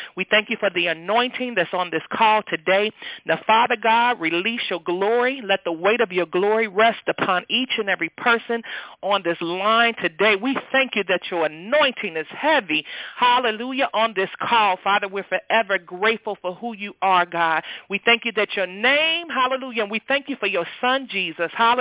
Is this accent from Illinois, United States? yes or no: no; Cincinnati, Ohio, United States; Once again … I'm from Cincinnati, Ohio, and I welcome each and every caller on the line this morning.